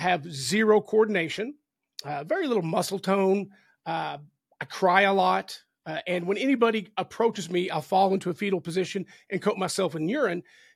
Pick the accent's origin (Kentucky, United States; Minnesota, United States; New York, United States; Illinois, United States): Kentucky, United States; I'm from Kentucky, but I cannot drink bourbon or whiskey.